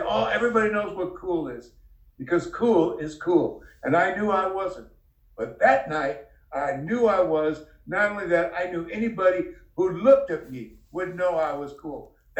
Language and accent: English; Garden Grove, California, United States; I grew up in Garden Grove, California.